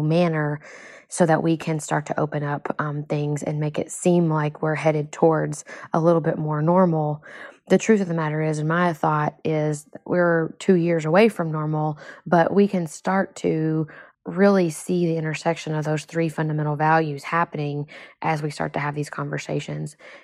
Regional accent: United States; It's one of those things that I'm so proud about being an American.

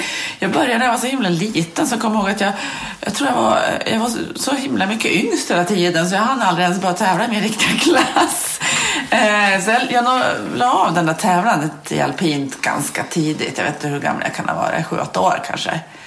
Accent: Ullånger, Västernorrland County, Sweden; Jag tror att det var en byatävling hemma i Ullånger. Där jag är uppväxt då.

